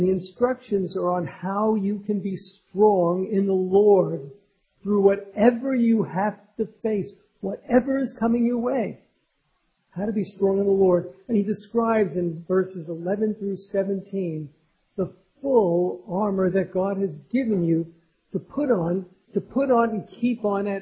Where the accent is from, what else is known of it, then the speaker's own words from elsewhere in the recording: New York City, New York, United States; for us, in growing up in New York City, that was the way we thought of the year.